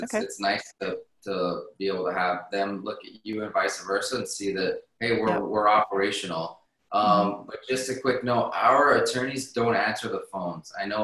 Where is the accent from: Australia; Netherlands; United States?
United States; Southwest; So, I grew up in the Southwest as well.